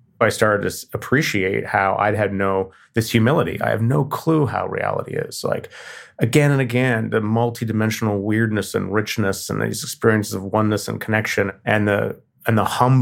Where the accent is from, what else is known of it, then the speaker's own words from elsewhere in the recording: Canada; I'm Canadian.